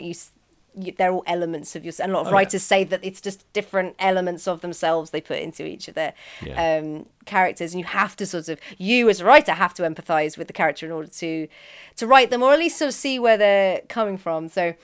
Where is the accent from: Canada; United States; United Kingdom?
United Kingdom; Birmingham, West Midlands; I grew up in Birmingham